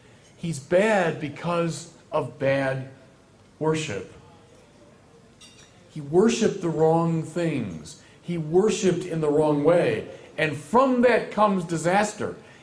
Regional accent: Chicago, Illinois, United States; this is a descendant of something which began in Chicago, my hometown.

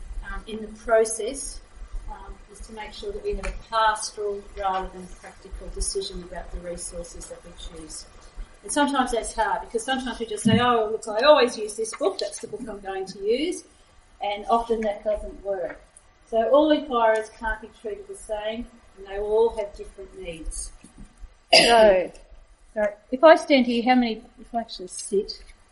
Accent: Canberra, Australian Capital Territory, Australia; I am from Canberra.

